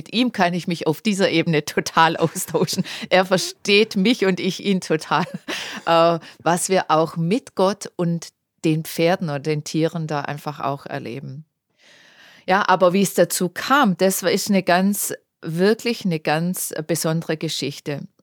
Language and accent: German; Dettingen an der Erms, Baden-Württemberg, Germany; Wir kommen beide aus dem Ort Dettingen-Erms.